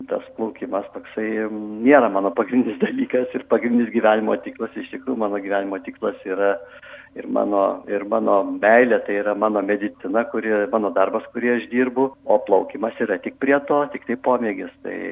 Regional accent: Kaunas, Kaunas County, Lithuania; now in Alytus, Lithuania; aš esu kaunietis, gimęs ir augęs Kaune ir baigęs medicinos akademiją. Pagal paskyrimą pradėjau dirbti Alytuje 81 metais ir aš jau, kaip galima sakyti, grynas alitiškis, jau 37 metai kaip aš Alytuje

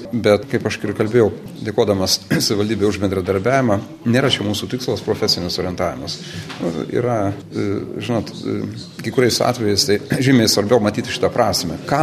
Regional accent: Samogitia, Lithuania; Aš šiaip asmeniškai esu žemaitis

